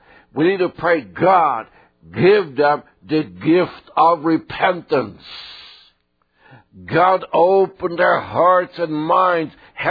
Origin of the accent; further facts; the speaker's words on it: Sweden; They lived in an apartment at that time in my hometown.